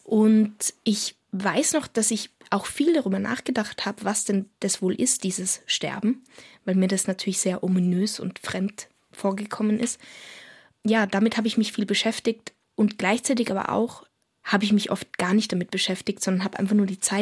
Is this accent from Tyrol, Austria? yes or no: yes; Innsbruck, Tyrol, Austria; Also wir kommen ja aus Tirol, eben in Innsbruck, wie du sagst.